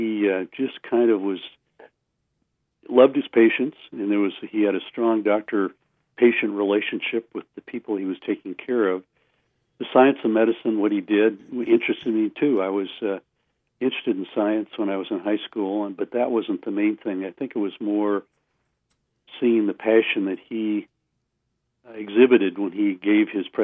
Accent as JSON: {"language": "English", "town": "Portland", "region": "Oregon", "country": "United States", "tie": "born or raised there", "said": "Well, I grew up in Portland. I went to college in Salem, but grew up in Portland."}